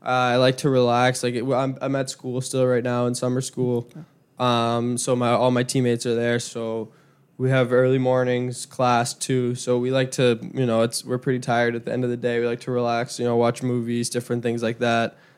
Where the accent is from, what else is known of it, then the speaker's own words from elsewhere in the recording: Boston, Massachusetts, United States; Just growing up in Boston, being a Bruins fan